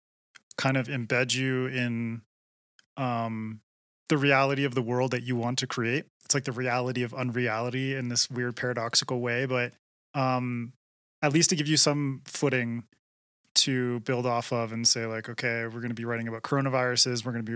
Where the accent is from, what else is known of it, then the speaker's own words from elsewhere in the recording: Canada; now in Ecuador; Well, I'm Canadian living in Ecuador